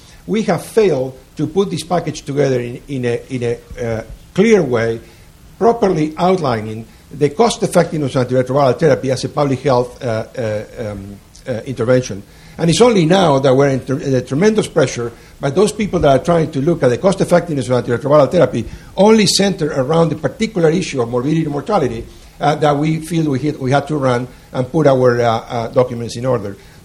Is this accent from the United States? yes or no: no; Canada; because I'm a Canadian, I want to say thank you to the American people